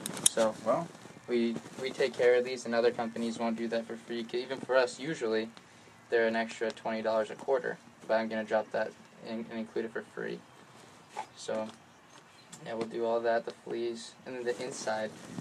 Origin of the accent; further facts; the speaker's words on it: California, United States; I'm originally from California, so I'm just a little sentimental, so I keep my number.